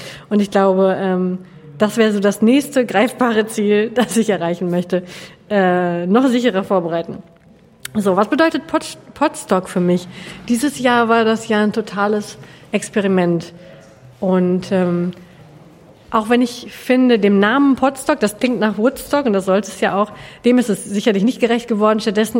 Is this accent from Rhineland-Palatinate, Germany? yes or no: no; Hamm, North Rhine-Westphalia, Germany; born there; now in Bielefeld, Germany; Ich bin gebürtig aus dem Ruhrgebiet, aus dem Rand, nämlich aus Hamm und wohne jetzt in Bielefeld und will da auch nicht mehr weg.